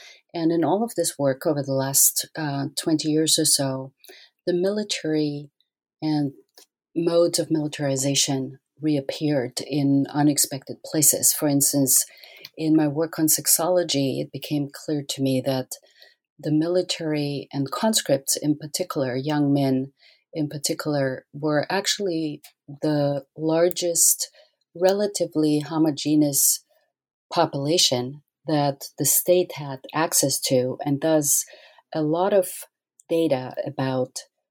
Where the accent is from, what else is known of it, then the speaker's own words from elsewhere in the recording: Austria; I grew up in Austria, and my parents and my entire family was always interested in other cultures and traveled a lot all around the world.